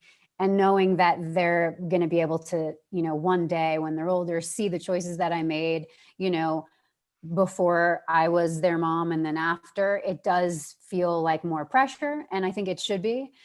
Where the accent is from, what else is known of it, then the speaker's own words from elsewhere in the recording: New York City, New York, United States; I mean, I'm from New York. I love it there. I was living in the city. I was living in New York City at the time.